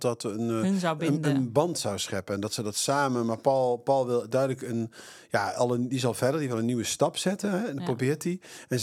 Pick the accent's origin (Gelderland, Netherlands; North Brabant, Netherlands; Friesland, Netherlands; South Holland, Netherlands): North Brabant, Netherlands; Eindhoven; Ik kom uit Eindhoven.